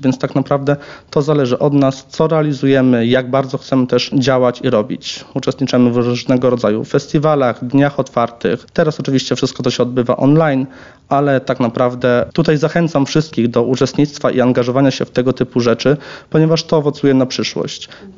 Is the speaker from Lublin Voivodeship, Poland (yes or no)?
yes; Biała Podlaska, Lublin Voivodeship, Poland; now in Kraków, Poland; mimo, że pochodzę z mniejszego miasta, a jestem w Krakowie, to żeby się pokazać, że nie jestem takim zaściankowym małym człowiekiem z Białej Podlaskiej